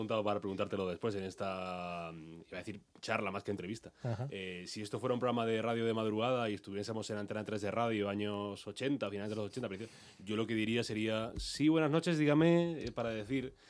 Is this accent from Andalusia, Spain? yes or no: yes; Granada, Andalusia, Spain; yo me he puesto algún viaje que hago Madrid-Granada, viaje a mi tierra natal.